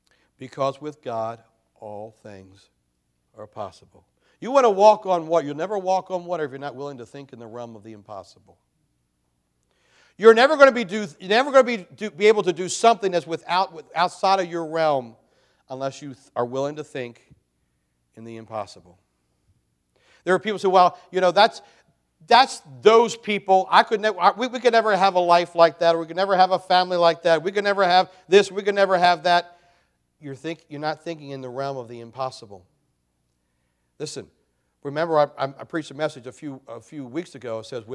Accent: Maryland, United States; But I'm just sterile from Carroll County, Maryland. 75,000 people in the entire county.

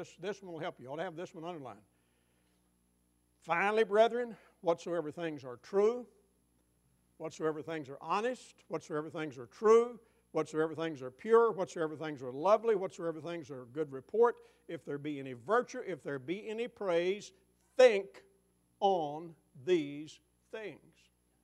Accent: Kentucky, United States; and Betty and I grew up in Western Kentucky. Our family's about 5 miles apart.

